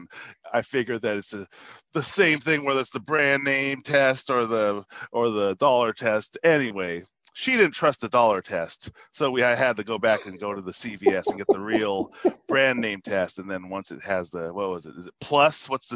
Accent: Philippines; So I'm Filipino

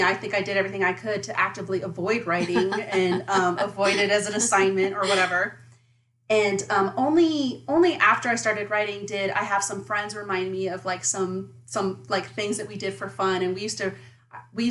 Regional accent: Arizona, United States; now in Colorado, United States; I'm from Arizona, right? And I live in Colorado, which, you know, it snows, and 5 minutes later, it's gone.

